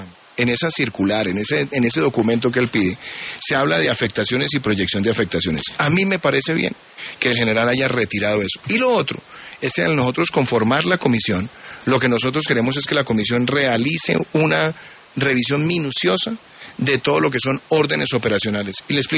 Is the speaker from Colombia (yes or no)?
yes; Colombia; como colombianos nosotros tengamos claro